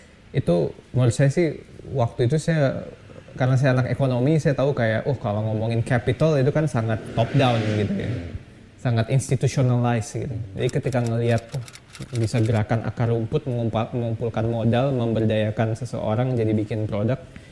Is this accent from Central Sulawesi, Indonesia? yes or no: no; Bukittinggi, West Sumatra, Indonesia; born there; saya kebetulan lahir di Bukit Tinggi kan